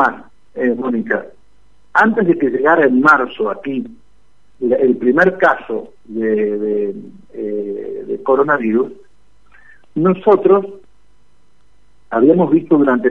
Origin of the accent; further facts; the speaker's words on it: Argentina; somos muchos los argentinos